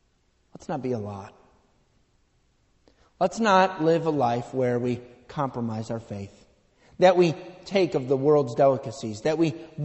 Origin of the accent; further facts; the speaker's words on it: Irondequoit, New York, United States; I grew up in East Irondequoit. Went to Eastridge High School.